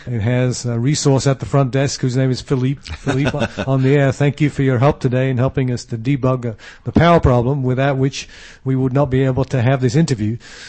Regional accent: Yorkshire and the Humber, United Kingdom; moved away; I've lost my accent because I was born and raised a Yorkshireman

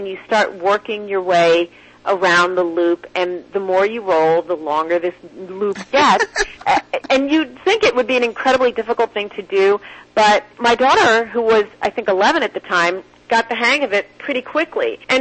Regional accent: Abruzzo, Italy; I've never heard of this pasta. I'm from Abruzzo.

